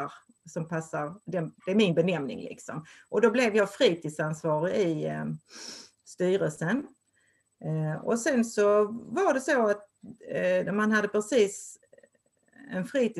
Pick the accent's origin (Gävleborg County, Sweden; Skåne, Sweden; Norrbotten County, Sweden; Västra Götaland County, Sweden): Skåne, Sweden; Jag är verkligen från Skåne, och men jag bor inte på en gård, utan jag bor på landet i liksom en vanlig villa eller boningshus.